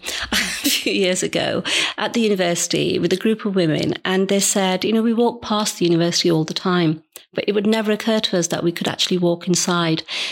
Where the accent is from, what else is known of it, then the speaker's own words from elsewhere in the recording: Halifax, Yorkshire and the Humber, United Kingdom; So I grew up in Halifax, so I have to confess I'm not a native Bradfordian.